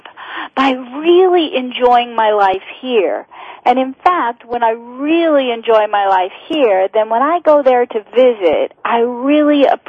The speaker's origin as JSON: {"language": "English", "region": "Oregon", "country": "United States", "tie": "born or raised there", "said": "You know, I grew up on the other side of this country. I grew up in Oregon."}